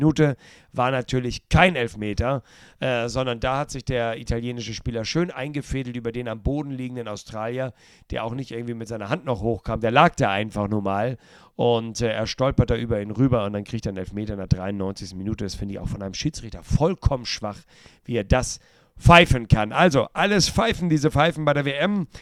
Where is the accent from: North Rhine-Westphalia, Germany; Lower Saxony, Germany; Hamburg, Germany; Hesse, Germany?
Hamburg, Germany; als Hamburger meine Sympathie natürlich Buller Rouge und Van der Vaart.